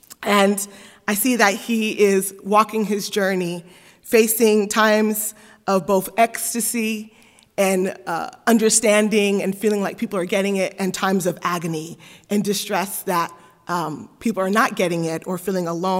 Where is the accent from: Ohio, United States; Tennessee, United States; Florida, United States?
Florida, United States; Miami; Originally, I'm from Miami, Florida, and I grew up in a Pentecostal church